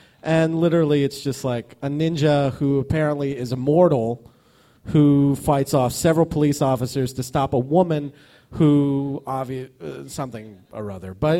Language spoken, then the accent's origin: English; California, United States; also born or lived in Indiana; I'm an Army brat, so I was from